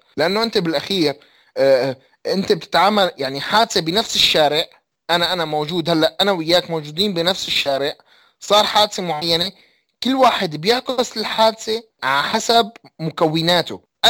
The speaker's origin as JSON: {"language": "Arabic", "town": "Aleppo", "region": "Aleppo Governorate", "country": "Syria", "said": "لكن انا الاصل من حلب وهويتي حلب"}